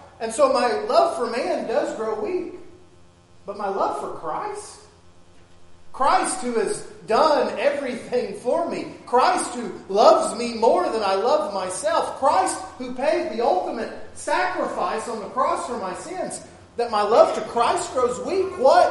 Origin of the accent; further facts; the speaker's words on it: Texas, United States; moved away as an adult; I grew up in West Texas, out near Lubbock, 60 miles east of Lubbock, just off the Cap Rock. And I didn't learn how to swim until I was 18 years old and I moved to Florida